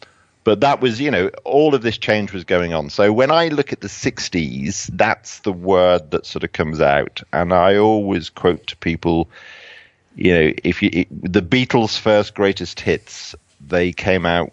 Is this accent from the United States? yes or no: no; Bebington, North West England, United Kingdom; So I grew up near Liverpool, 6 miles from the cavern, actually in a place called Bebington. So it's on the other side of the Mersey.